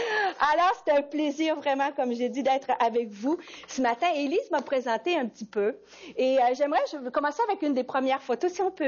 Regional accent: Rimouski, Quebec, Canada; Moi, je viens de Rimouski, cette petite ville-là, oui. Et puis, j'ai étudié à l'Université du Québec à Rimouski.

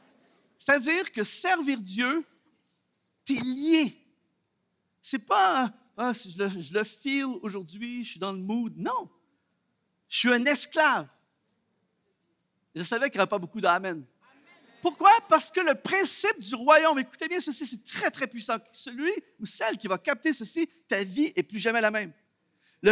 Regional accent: Canada; Mon accent aujourd'hui est connecté au fait que j'ai grandi toute ma vie ici.

